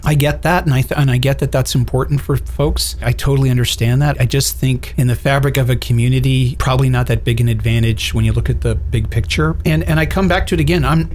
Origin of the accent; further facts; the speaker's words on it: Stittsville, Ontario, Canada; also born or lived in Toronto; but I can tell you where I grew up in Stittsville, Ontario, in the 60s and 70s, we had the same kind of thing happen, destroyed the downtown.